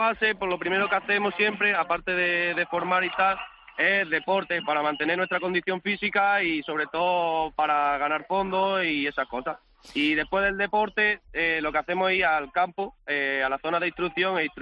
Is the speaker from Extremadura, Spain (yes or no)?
no; Almería, Andalusia, Spain; como en el caso de nosotros que somos de Almería